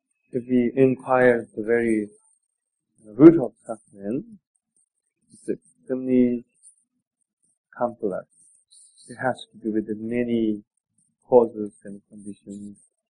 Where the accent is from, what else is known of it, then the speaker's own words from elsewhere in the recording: Tibet, China; I grew up in Tibet. I was a renunciate for a very long time.